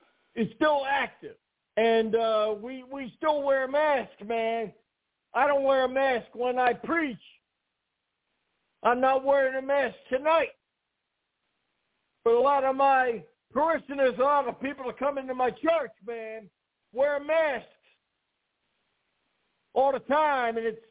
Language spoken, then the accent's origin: English; New York City, New York, United States; You know, I was born in Harlem and raised in New York City.